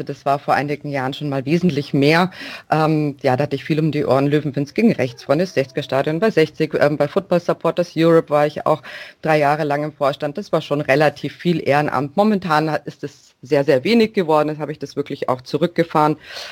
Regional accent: Munich, Bavaria, Germany; ich bin aus München

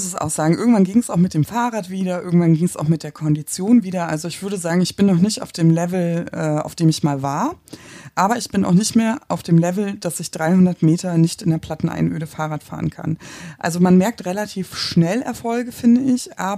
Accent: Hamburg, Germany; ich komme aus Hamburg. Wir haben es nicht so mit Bergen. Ich wohne am Stadtrand, also im Prinzip Grenze an Grenze zur schleswig-holsteinischen Einöde.

